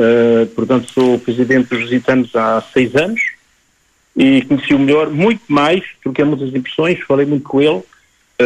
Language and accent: Portuguese; Portugal; now in France; como muito português, gosto muito de bola e adoro